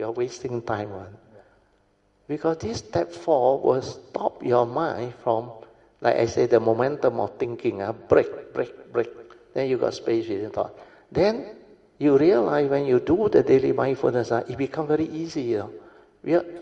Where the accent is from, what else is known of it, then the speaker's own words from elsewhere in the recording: Alor Setar, Kedah, Malaysia; Well, my hometown is Alostar.